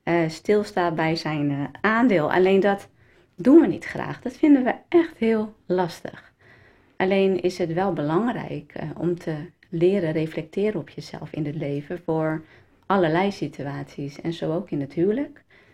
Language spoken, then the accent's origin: Dutch; Lisse, South Holland, Netherlands; kom uit Lissa, getrouwd, 3 jongens.